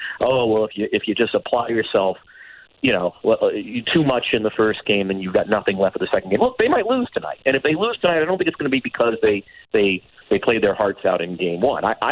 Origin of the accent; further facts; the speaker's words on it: California, United States; I'm soft. I'm from Southern California.